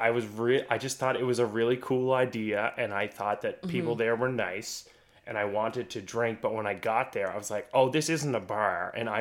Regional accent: Newfoundland and Labrador, Canada; And I'm a Newfoundlander, so I was like breastfed on bad rum.

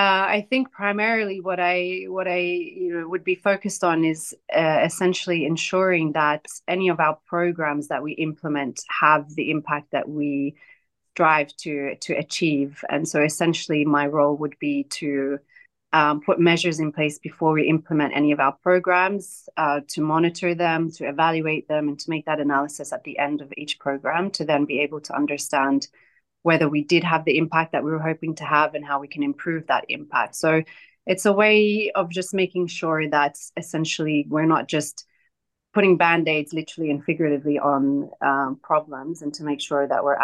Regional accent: Australia; So I'm Palestinian, but I grew up in Australia. My family is originally from Khalil, from Hebron area in the West Bank.

